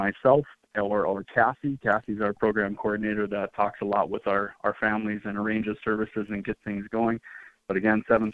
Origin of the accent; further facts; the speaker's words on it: Cavalier, North Dakota, United States; So I grew up in North Dakota. I grew up in Cavalier, North Dakota, in the northeast corner of the state.